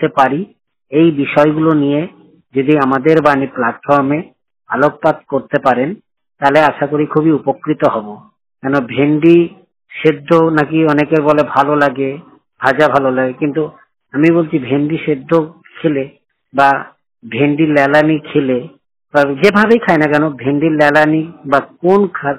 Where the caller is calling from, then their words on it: Krishnanagar, West Bengal, India; আমার বাড়ি কৃষ্ণগর নদিয়া।